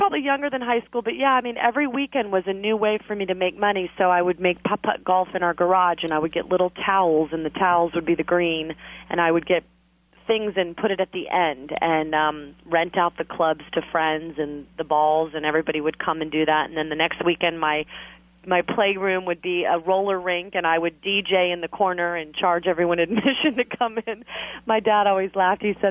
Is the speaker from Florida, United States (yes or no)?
yes; Clearwater Beach, Florida, United States; I grew up on Clearwater Beach, Florida, near mm-hmm. Tampa on the West Coast. And, you know, so I'm a beach girl at heart.